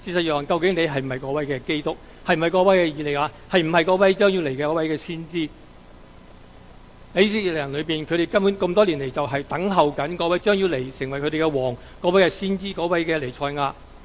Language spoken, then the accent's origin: Chinese; Guangdong, China; 我们广东人说最正最好味的那间